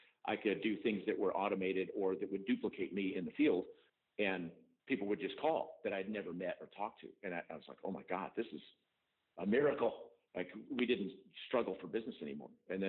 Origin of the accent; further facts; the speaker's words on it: Texas, United States; Because I grew up in West Texas on a little farm